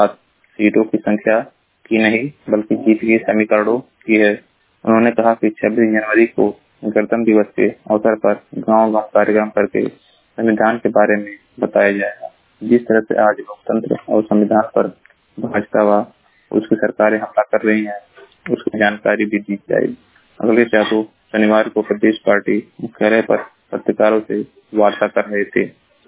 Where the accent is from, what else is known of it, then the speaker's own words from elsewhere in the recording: Maharajganj, Uttar Pradesh, India; मैं जिला महाराजगंज के निवासी हूँ।